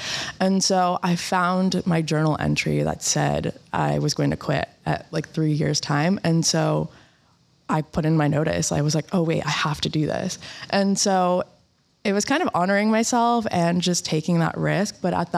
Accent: United States; So I'm from the States and our healthcare system is quite complex.

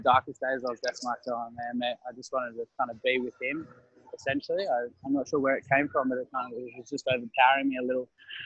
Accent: Perth, Western Australia, Australia; So essentially born and bred in Perth, WA. Grew up surfing and playing rugby league my entire life.

